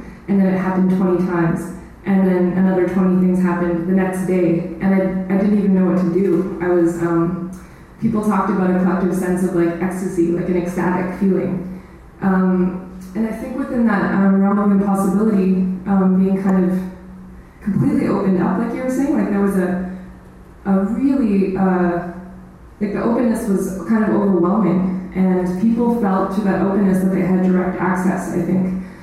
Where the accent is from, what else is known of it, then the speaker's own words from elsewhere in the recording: Winnipeg, Manitoba, Canada; also born or lived in Quebec; I grew up in Winnipeg and I lived in Quebec for 13 years